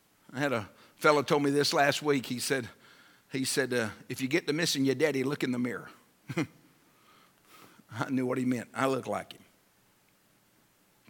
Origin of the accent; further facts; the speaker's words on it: United States; I'm glad I'm an American.